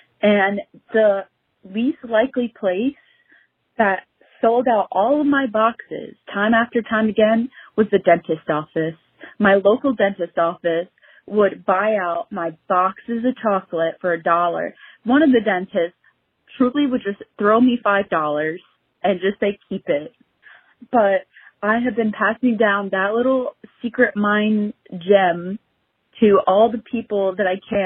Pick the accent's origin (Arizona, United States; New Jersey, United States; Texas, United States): New Jersey, United States; Hi, ladies. … from New Jersey